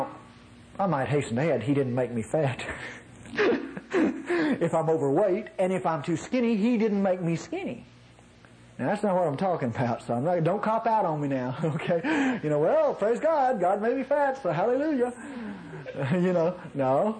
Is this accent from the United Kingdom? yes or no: no; Mississippi, United States; I'm from North Mississippi. Nobody from North Mississippi was ever eloquent. You know, we're just hill folk.